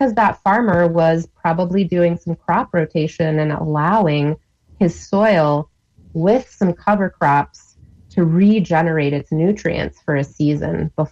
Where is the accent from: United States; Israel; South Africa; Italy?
Italy; growing up in Italy, we made giardiniera, similar concept.